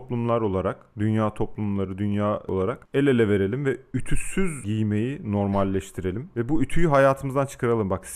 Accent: Gaziantep, Turkey; Ben Gaziantep'te büyümüşüm, sen Eskişehir'de büyümüşsün mesela.

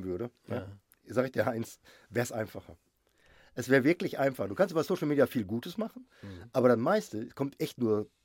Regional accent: Gelsenkirchen, North Rhine-Westphalia, Germany; born there; Ich bin gebürtig aus, ich bin in Großgelsenkirchen hier.

